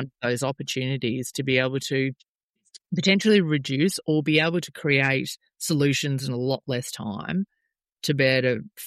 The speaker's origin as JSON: {"language": "English", "town": "Melbourne", "region": "Victoria", "country": "Australia", "lives_now": "Queensland, Australia", "said": "I'm based in Queensland. They've also had and I'm from Melbourne, so I don't know, we work nationally"}